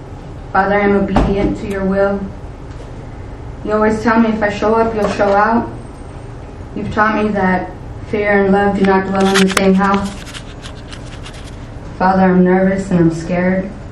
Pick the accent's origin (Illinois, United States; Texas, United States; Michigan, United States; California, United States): California, United States; La Quinta; I come from Southern California. If anybody knows the Coachella Valley, I was born in Indio, and it's a very small desert in Southern California, south of Palm Springs. I grew up in La Quinta